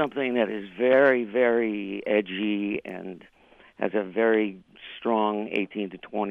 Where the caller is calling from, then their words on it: Florida, United States; I'm calling from Florida, yeah.